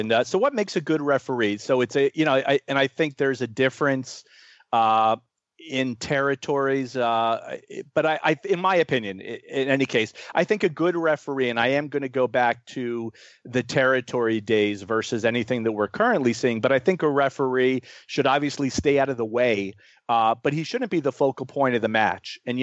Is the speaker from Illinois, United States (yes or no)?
no; Florida, United States; Again, growing up in Florida, and we had several referees that were down there, and I enjoyed them.